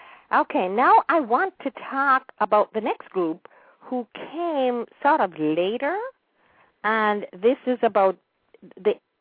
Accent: Kingston, Jamaica; my family is from Westmoreland. So I was born and raised in Kingston, but I did a lot of visiting and staying in Westmoreland.

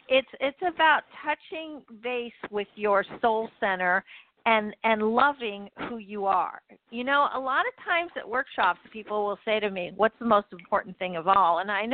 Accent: London, United Kingdom; also born or lived in Pakistan / Montreal; I was born in Pakistan. … I don't spell it that way. I spell it … because I also grew up in London and Montreal.

